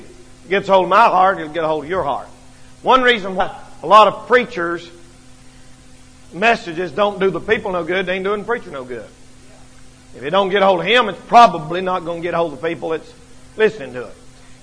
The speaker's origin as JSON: {"language": "English", "region": "North Carolina", "country": "United States", "tie": "born or raised there", "said": "I was brought up in North Carolina."}